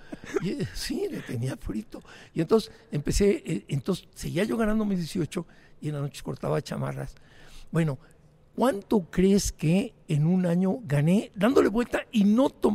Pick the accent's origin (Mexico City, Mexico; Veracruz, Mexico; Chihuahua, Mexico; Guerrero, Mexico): Chihuahua, Mexico; Santa Bárbara; born there